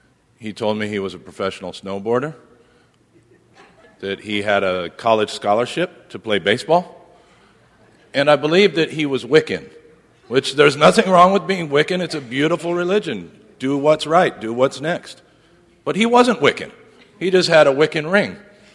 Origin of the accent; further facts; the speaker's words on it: Iowa, United States; Growing up, I grew up in Iowa.